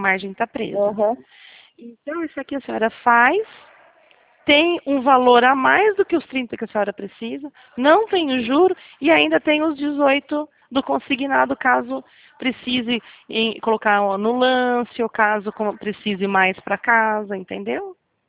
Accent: Botucatu, São Paulo, Brazil; now in Rio Claro, Brazil; mas eu sou de Botucatu, né? Sou daí da região.

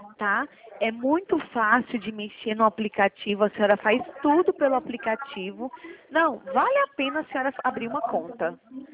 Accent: Goiânia, Goiás, Brazil; Eu sou de Goiânia.

